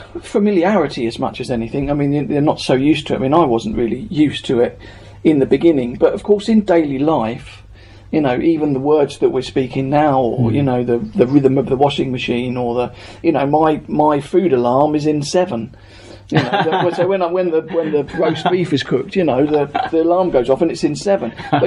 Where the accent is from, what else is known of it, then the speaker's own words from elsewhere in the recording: Portsmouth, South East England, United Kingdom; I was from Portsmouth originally, and I lived in London at the time, though.